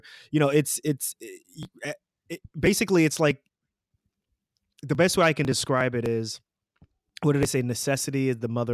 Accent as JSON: {"language": "English", "region": "New York metropolitan area", "country": "United States", "said": "We're both from the New York, New Jersey area."}